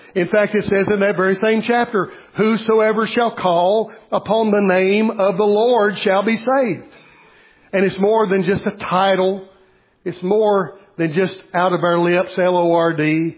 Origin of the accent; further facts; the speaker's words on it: the South, United States; accent: Southern English; And here I am speaking English, or I guess I'm speaking Southern English. That's a different language than English.